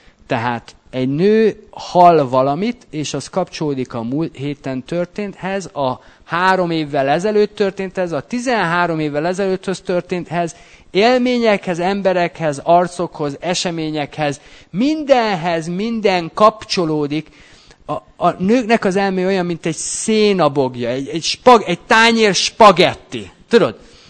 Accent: Hungary; Mert azok vagyunk, magyarok vagyunk.

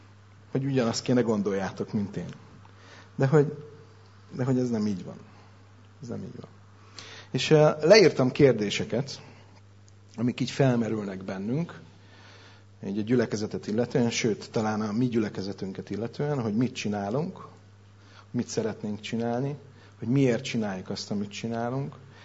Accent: Budapest, Hungary; mondjuk én belvárosi gyerek vagyok, soha nem budapesti belvárosi 5. kerületi parlament mellett nőttem fel

